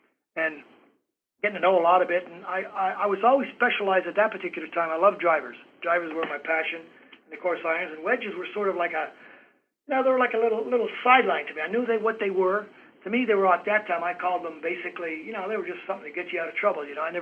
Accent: Canada; born there; I was born in Canada many, many years ago

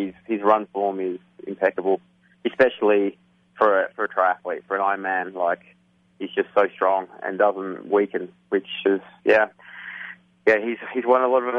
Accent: Tasmania, Australia; who's from my home state, Tasmania in Australia.

